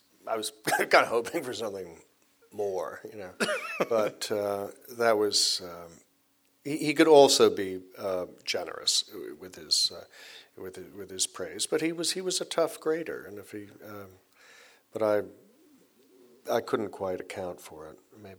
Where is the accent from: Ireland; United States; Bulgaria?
Ireland; I'm Irish, and we kind of like the body, to have one last drink around, to wake the body.